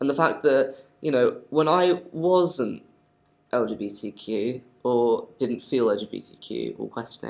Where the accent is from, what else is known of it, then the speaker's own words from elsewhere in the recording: London, United Kingdom; I mean, I come from Southeast London